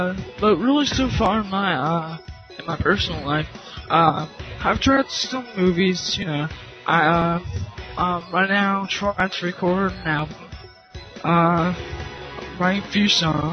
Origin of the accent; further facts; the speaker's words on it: Pennsylvania, United States; East side of Pennsylvania.